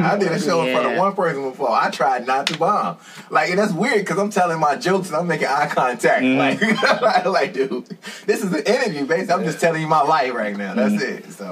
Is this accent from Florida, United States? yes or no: no; Richmond, Virginia, United States; As of right now, performance wise, I mean Richmond because it's my hometown.